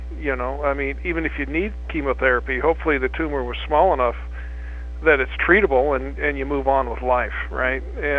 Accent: Des Moines, Iowa, United States; I'm originally from Des Moines, Iowa. I did my undergraduate at the University of South Dakota, my medical school at Iowa, and my residency out in Michigan.

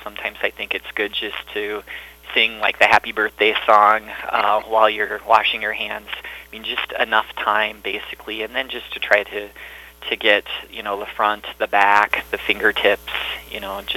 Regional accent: Omaha, Nebraska, United States; moved away as an adult; now in Montevideo, United States; Well, I grew up in Omaha, Nebraska. I went to medical school in Nebraska at the University of Nebraska, and then did my residency there as well. And then following residency, I moved to Montevideo in 2001

